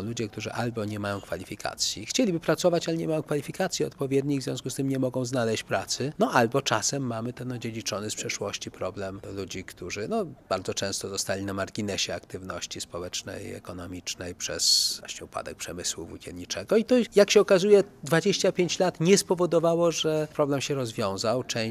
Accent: Łódź, Łódź Voivodeship, Poland; No nie ukrywam, że Łódź, z żalem jako łodzianin to przyznaję, no w wielu dziedzinach wypada rzeczywiście nie najlepiej

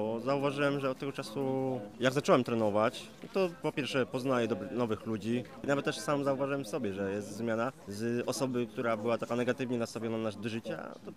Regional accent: Kościerzyna, Pomeranian Voivodeship, Poland; jestem właśnie z Kościerzyny, województwo pomorskie.

